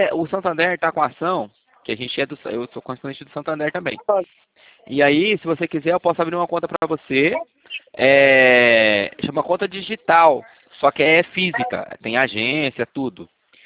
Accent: São José dos Campos, São Paulo, Brazil; Eu sou de São José.

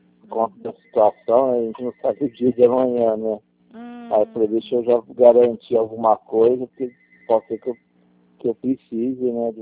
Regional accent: Ribeirão Preto, São Paulo, Brazil; e sou de Ribeirão Preto.

